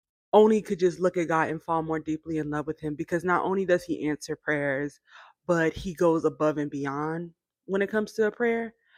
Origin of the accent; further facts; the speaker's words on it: Warner Robins, Georgia, United States; and I'm from Warner Robins.